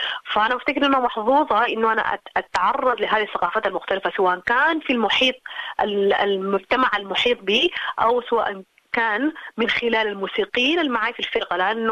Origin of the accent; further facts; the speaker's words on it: Sudan; now in Australia; أنا من السودان